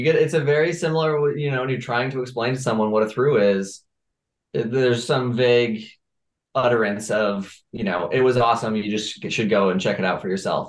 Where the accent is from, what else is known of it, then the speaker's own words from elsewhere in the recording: New York, United States; And I grew up in New York.